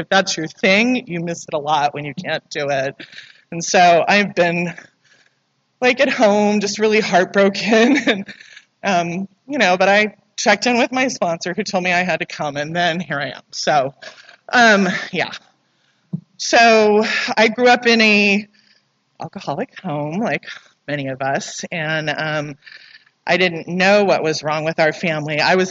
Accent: Santa Monica, California, United States; And I am from Santa Monica. And I love being home.

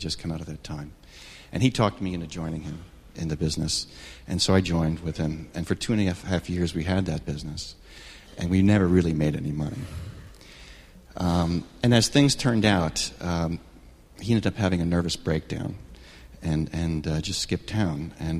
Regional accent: Connecticut, United States; moved away as an adult; also born or lived in Houston, Texas; I grew up in Connecticut, very nice upbringing.

